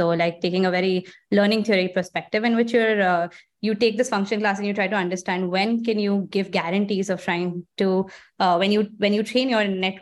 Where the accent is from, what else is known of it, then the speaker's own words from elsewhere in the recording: India; moved away as an adult; now in United States; I grew up in India. I did my undergrad in India in IIT Delhi. And after that, I moved to the US to start my PhD. And this was in the year of 2015